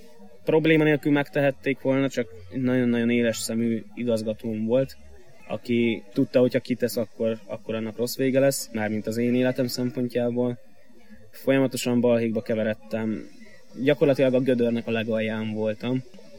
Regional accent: Soroksár, Budapest, Hungary; born there; 93-ban születtem Soroksáron. A családom alapvetően egy katolikus vallásos család, még most is.

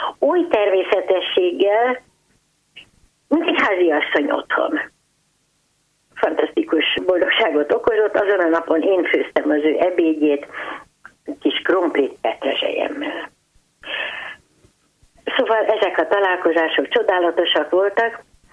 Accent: Hungary; akkor mint jó ismerős mondta Teréz anyának, hogy mi magyarok vagyunk.

